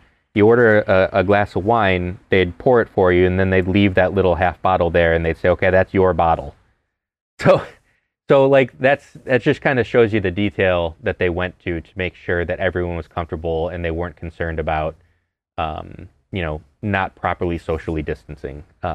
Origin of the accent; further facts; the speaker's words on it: Ohio, United States; First press trip I've ever done in my home state of Ohio, for what it's worth.